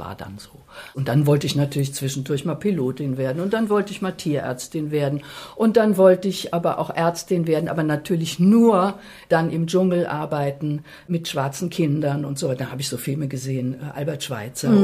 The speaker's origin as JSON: {"language": "German", "town": "Offenbach", "region": "Hesse", "country": "Germany", "tie": "born there", "said": "Ich komme ja aus Offenbach, da bin ich geboren, aber ich war auch ganz viel in Frankfurt bei meinen Großeltern."}